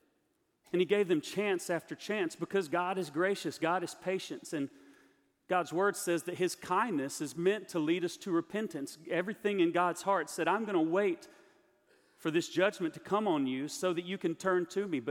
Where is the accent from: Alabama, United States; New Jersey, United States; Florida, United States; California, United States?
Alabama, United States; Opelika; I'm from Opelika, Alabama, just an hour, 45 minutes to an hour away. I've grown up in Alabama all my life and lived in the South all my life, and I don't consider myself to have a Southern accent.